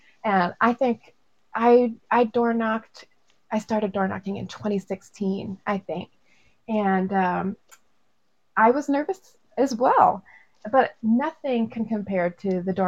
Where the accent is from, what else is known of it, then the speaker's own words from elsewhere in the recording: Seattle, Washington, United States; we've got a group and we're from Seattle and we just want to come and help